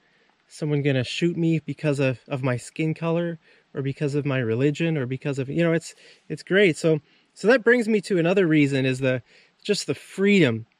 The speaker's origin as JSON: {"language": "English", "country": "Canada", "said": "Yeah, so I really appreciate, you know, that I'm from Canada."}